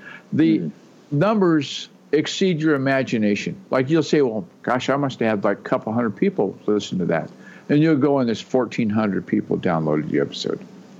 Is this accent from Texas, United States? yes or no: yes; Texas, United States; born there; now in Olympic Peninsula, United States; Oh, no, I'm not. I was born in Texas.